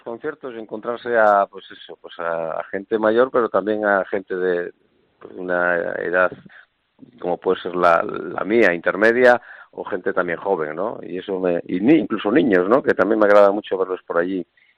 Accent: Cantabria, Spain; Yo vengo de un lugar, de un valle, que es el Valle del Amazón, que donde me crié, ¿no? Donde pasé todas mis vacaciones y los fines de semana, y es un valle que limita con Asturias

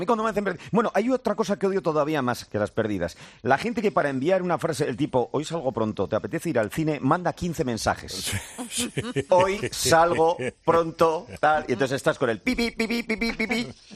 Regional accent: Bilbao, Basque Country, Spain; yo recuerdo en El Rastro, en mi tierra, bueno, en nuestra tierra, la tuya y la mía, en Bilbao, Alfred Hitchcock y los tres investigadores.

